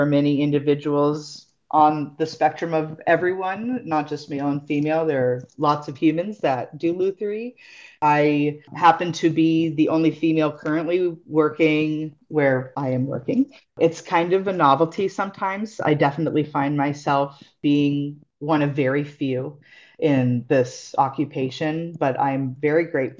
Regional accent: Tucson, Arizona, United States; centered around Tucson. I'm from Tucson. I love Tucson. I love this town. I love this community.

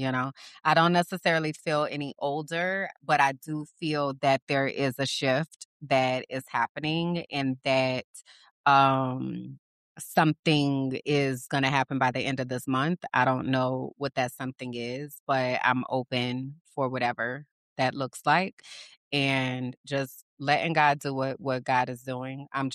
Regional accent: New Orleans, Louisiana, United States; moved away as an adult; So I'm from New Orleans and the Saints are our team.

